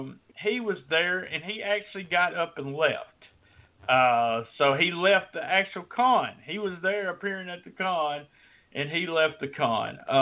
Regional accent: Memphis, Tennessee, United States; I grew up in the Memphis area. Memphis wrestling was my favorite wrestling.

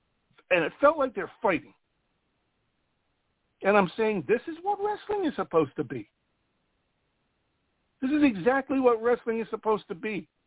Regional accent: Ireland; which is we're so pale. being Irish

